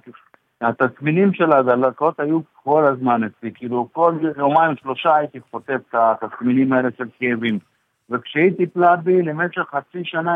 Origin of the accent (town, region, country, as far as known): India; now in Israel